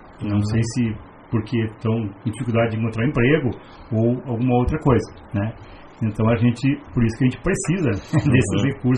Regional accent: Porto Alegre, Rio Grande do Sul, Brazil; Então, eu vim de Porto Alegre aprender a fazer massa com os italianos aqui

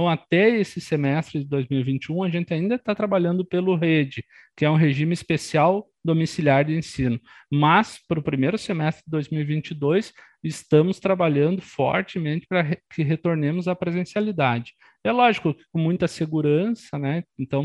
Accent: Espumoso, Rio Grande do Sul, Brazil; also born or lived in Santa Maria; Saí de Espumoso, tive que ir para Santa Maria, trabalhar em Santa Maria, para ter um meio de subsistência, para daí conseguir cursar engenharia.

